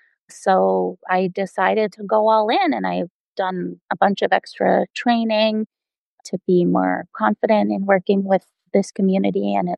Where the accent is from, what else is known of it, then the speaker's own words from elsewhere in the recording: Toronto, Ontario, Canada; because growing up in Toronto, Canada, you had to have a Bachelor of Nutrition.